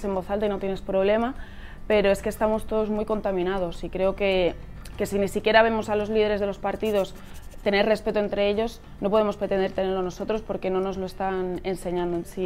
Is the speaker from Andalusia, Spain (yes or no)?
no; Segovia, Castile and León, Spain; soy muy segoviana, entonces tengo un carácter muy seca, que luego me regañan cuando voy para allá, pero es verdad, soy muy castellana